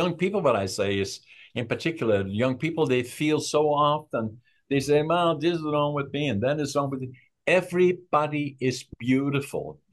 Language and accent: English; Netherlands; because it's part of how I grew up in Holland.